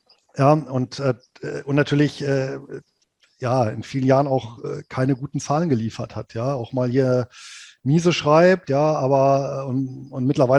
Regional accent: Rhineland, Germany; born there; ich bin ja gebürtig aus dem Rheinland

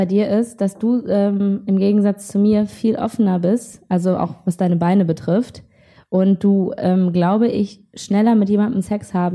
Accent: North Rhine-Westphalia, Germany; now in Berlin, Germany; ich komme ja aus dem Ruhrgebiet, ne?

